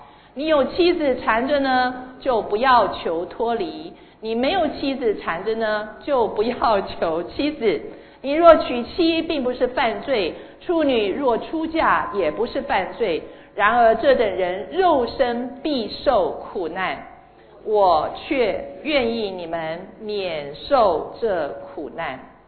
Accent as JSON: {"language": "Chinese", "country": "China", "said": "尤其我们从中国来的这个"}